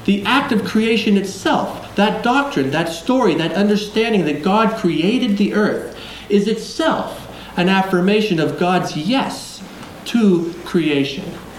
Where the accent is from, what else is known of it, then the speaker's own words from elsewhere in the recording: California, United States; I come from Southern California, and when you can throw a rock to the mountains, they're not much further than the mountains that are here